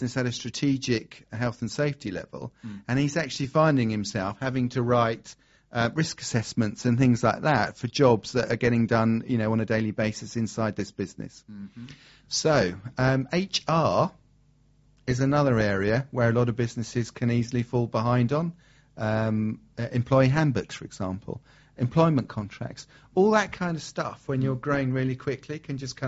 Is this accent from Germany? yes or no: yes; Germany; My thing was sort of Tonka toys, and I grew up in Germany, so my thing was Playmobil, that came over here afterwards.